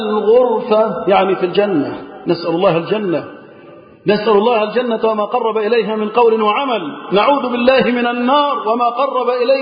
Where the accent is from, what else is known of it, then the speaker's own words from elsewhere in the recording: Egypt; بلدنا مصر